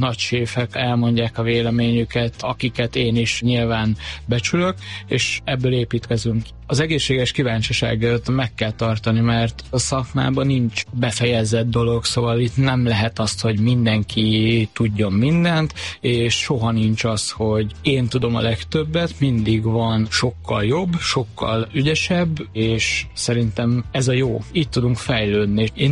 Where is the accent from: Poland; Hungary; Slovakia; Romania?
Hungary; Lake Balaton; now in Budapest, Hungary; Balatonról jöttem, én másfél éve élek itt Budapesten.